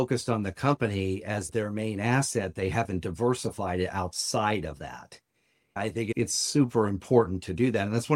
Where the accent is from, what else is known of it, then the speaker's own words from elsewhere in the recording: Atlanta, Georgia, United States; We're from the Atlanta area, and he's actually taking a class that's on personal finances.